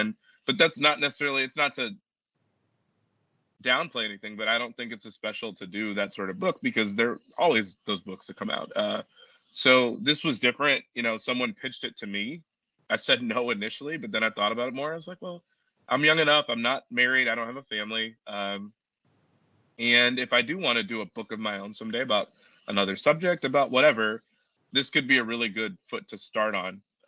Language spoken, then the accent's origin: English; Chicago, Illinois, United States; I grew up in Chicago